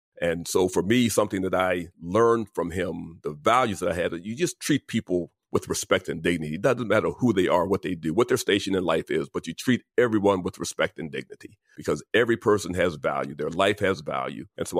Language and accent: English; Baltimore, Maryland, United States; I was from Baltimore.